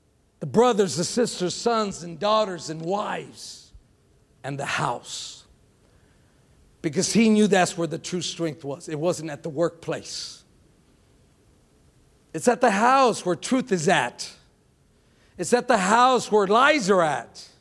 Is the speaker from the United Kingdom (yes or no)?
no; Texas, United States; I grew up in Texas. Amen? I grew up in Texas. Soy Tejano 100%.